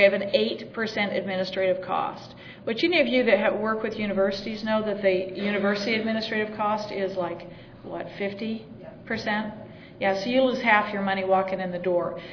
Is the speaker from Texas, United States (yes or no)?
no; Oregon, United States; All right, there's another Oregon girl in the room.